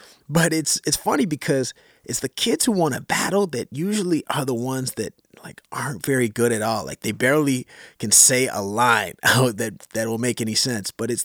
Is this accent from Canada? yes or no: yes; Canada; especially being a Canadian MC, it always feels good to get love from when you're in the States